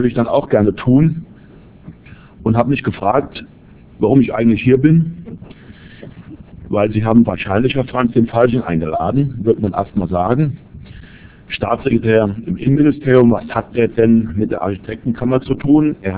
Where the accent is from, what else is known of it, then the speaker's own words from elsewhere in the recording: Middle Rhine, Germany; der Mittelrhein gehört zu meiner Heimat